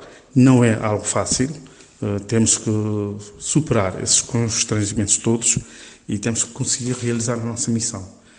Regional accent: Bissau, Guinea-Bissau; born there; eu nasci na Guiné-Bissau, concretamente em Bissau

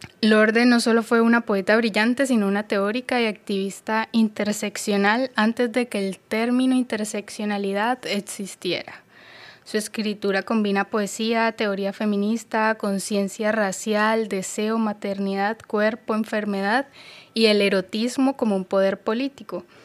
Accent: Cali, Valle del Cauca, Colombia; De Cali, Colombia. Pero soy hija del Pacífico colombiano, que es una de las cunas de la afrocolombianidad.

